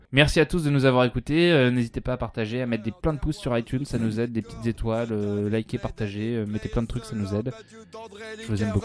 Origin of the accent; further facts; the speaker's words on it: Antwerp, Flanders, Belgium; Évidemment que je viens d'Anvers.